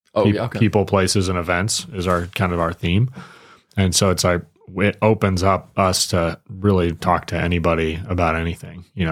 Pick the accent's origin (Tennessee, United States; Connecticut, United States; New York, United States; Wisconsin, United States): Wisconsin, United States; hunting, you know, and growing up in Wisconsin and how our stories are similar or whatever.